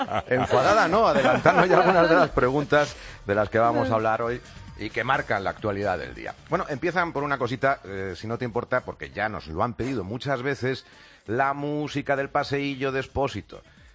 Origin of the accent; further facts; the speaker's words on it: Murcia, Region of Murcia, Spain; soy de Murcia.